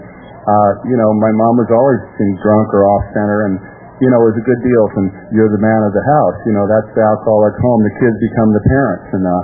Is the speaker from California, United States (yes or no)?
yes; Long Beach, California, United States; And anyway, I was born and raised in Long Beach. I'm the youngest of 3 children. I was right here, stone's throw away, born and raised right here.